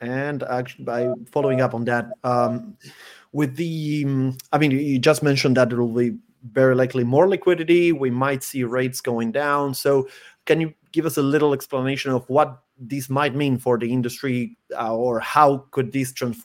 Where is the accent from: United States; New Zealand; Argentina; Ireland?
Argentina; Here, I'm from Argentina. I'm very eager to know exactly the same thing.